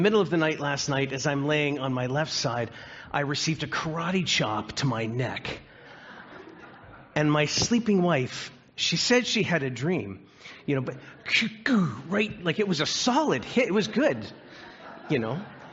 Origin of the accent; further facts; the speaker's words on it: Scarborough, Ontario, Canada; I'm from Scarborough, so this is Toronto and Ottawa.